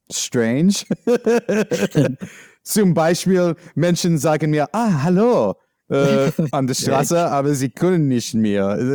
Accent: New York, United States; German is a second language; now in Berlin, Germany; Okay, ich komme aus New York, ja.

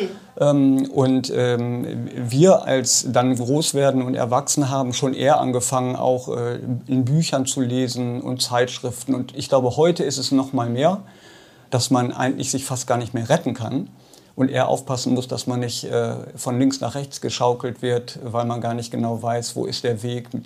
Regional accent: Leer, Lower Saxony, Germany; Habe ein bisschen unter dem Hermannsdenkmal gelebt. Und dann habe ich aber den größten Teil meiner Jugendzeit in Ostfriesland verbracht. Ah, in Leer-Ostfriesland. Das ist auch eigentlich gefühlt meine Heimat.

